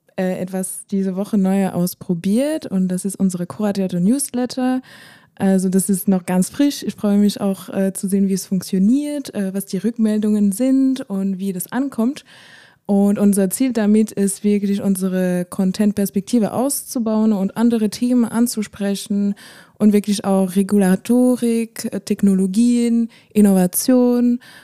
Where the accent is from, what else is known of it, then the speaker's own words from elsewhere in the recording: France; German is a second language; ich komme aus Frankreich, das hört man eventuell durch die paar Fragen, die ich beantworten werde.